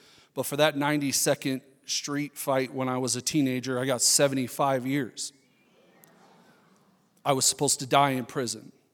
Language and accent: English; Orlando, Florida, United States; born there; I was born in Orlando, Florida, 2 days before Roe v. Wade was passed.